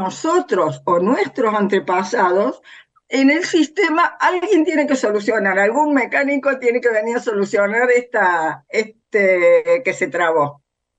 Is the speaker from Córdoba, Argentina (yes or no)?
yes; Córdoba, Argentina; soy de Córdoba